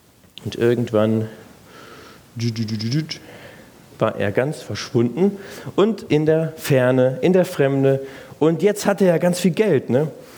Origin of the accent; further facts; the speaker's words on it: West Germany, Germany; Ich komme hier als Wessi nach Ostdeutschland.